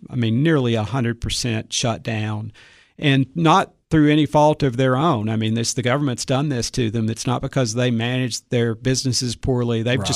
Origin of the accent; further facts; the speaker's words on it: Cookeville, Tennessee, United States; No, I grew up in Cookeville.